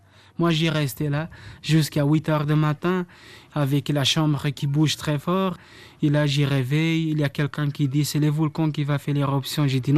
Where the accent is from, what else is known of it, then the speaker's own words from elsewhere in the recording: Chã das Caldeiras, Fogo, Cape Verde; French is a second language; Je suis né ici à Chandas Calderas. J'ai grandi ici. J'habite là.